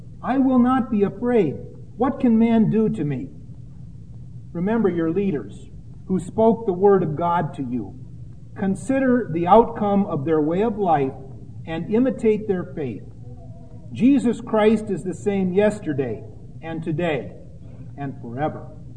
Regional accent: Midwest, United States; If I had, you know, as a Midwesterner, a New Yorker accent, I'd say something like, "Forget about it."

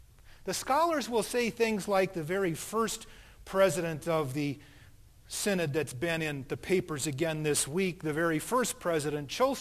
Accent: Colby, Kansas, United States; born there; also born or lived in Power, Montana / Myrtle, South Dakota / Denver, Colorado; Should I talk about the fact that I was born in Colby, Kansas, or should it be Power, Montana, a year later where my sister Ruth was born, or the year after that, should it be Myrtle, South Dakota, or maybe it ought to be Denver, Colorado

